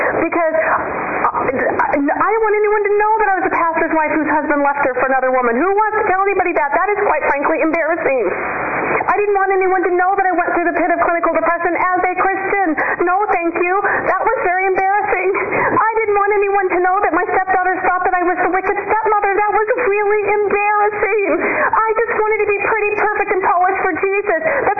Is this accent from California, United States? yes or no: yes; California, United States; Well, I was from Southern California, then Central California. Now I lived in Northern California